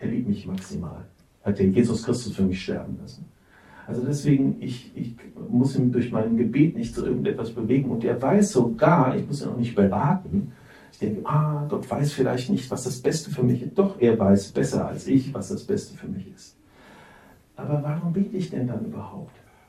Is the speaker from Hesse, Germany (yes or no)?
yes; Hesse, Germany; ich komme aus Hessen, die Leute haben früher auf Platt gebetet.